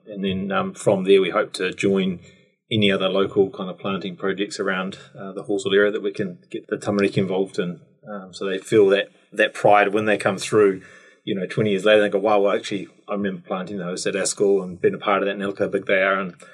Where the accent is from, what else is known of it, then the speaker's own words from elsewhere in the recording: Canterbury, New Zealand; I grew up in Canterbury also, but as a Pākehā